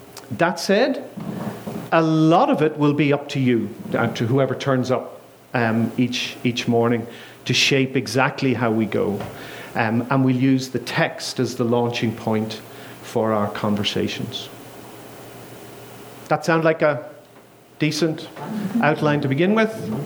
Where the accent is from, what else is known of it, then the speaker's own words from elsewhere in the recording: Bray, County Wicklow, Ireland; moved away as an adult; now in Northern Ireland; I'm originally from County Wicklow, which is a town called Bray in County Wicklow, which is just south of Dublin. But I've been living in Northern Ireland for about 30 years.